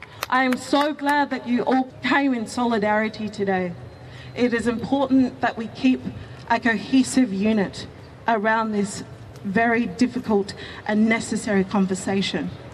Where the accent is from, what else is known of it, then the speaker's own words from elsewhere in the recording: Australia; The fact that I'm born and raised in Australia and I can't go to a store without getting pulled up because I look suspicious, that says something.